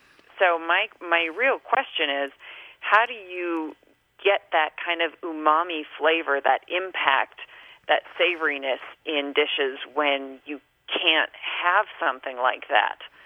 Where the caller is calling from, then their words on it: Denver, Colorado, United States; Denver, Colorado.